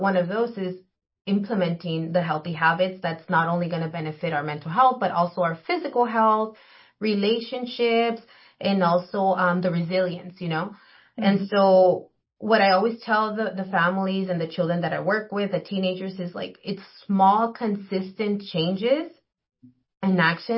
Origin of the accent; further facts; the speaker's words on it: Calexico, California, United States; I grew up here too in Imperial County. I am a Calexico native. So once a bulldog, always a bulldog. So yes, I grew up in Calexico. My entire family is from Calexico.